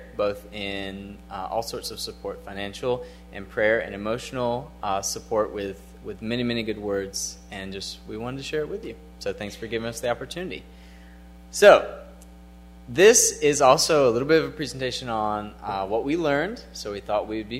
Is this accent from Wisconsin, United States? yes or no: no; Shannon Hills, Arkansas, United States; now in Dubuque, United States; I grew up here in Shannon Hills. I've been gone for about 6 years. I went to school at Emmaus Bible College and been living in Dubuque, Iowa since then